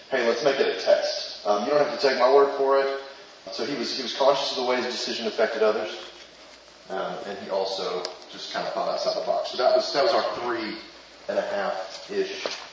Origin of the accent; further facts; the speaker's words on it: Stillwater, Oklahoma, United States; Hey everybody … I'm from Stillwater, Oklahoma.